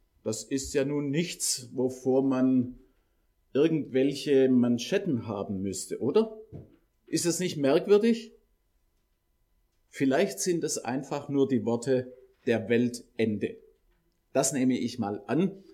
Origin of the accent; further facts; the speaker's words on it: Baden-Württemberg, Germany; accent: Swabian; ich komme aus Württemberg, das werdet ihr spätestens jetzt schon gemerkt haben an meiner Sprachmelodie